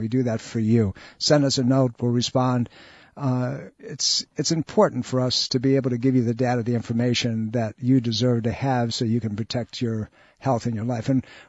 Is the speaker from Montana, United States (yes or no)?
no; New York, United States; I grew up in Western New York State where in the fall we all hunted and the deer ran free.